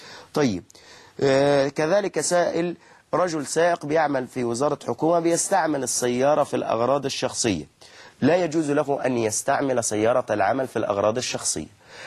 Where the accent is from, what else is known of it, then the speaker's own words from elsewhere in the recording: Egypt; وإحنا عندنا كمصريين